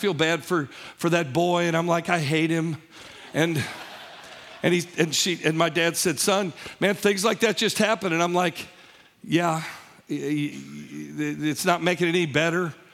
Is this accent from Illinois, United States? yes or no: yes; Illinois, United States; I grew up in Southern Illinois in this school district